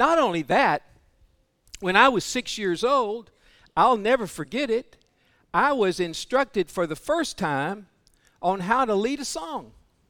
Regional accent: Port Arthur, Texas, United States; When I was a child, 6 or 8 years old, the churches that I grew up in Port Arthur, Texas, were very concerned about the children

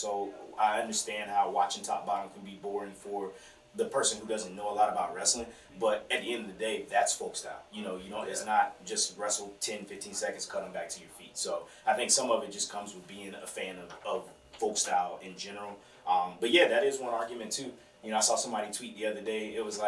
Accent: United States; I'm American and I like folk style.

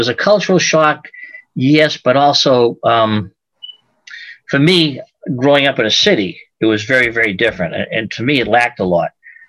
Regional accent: Brockton, Massachusetts, United States; I was born and raised in Brockton, Massachusetts, and I graduated from Brockton High School.

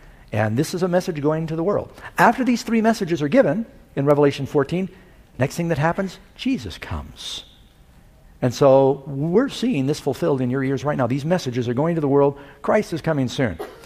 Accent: United States; I love American people. I'm an American. I am not transferring my citizenship.

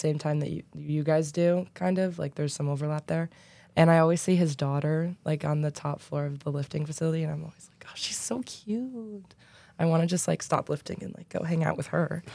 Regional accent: New York, United States; Yeah, I'm also from New York. I'm from more upstate though. So I'm like 4.5-5 hours away.

